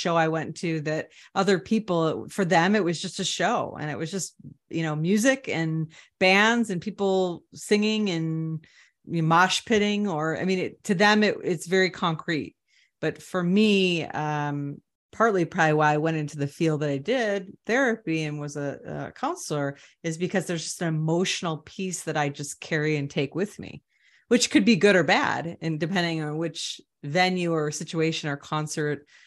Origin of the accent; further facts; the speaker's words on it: Chicago, Illinois, United States; we grew up in Chicago.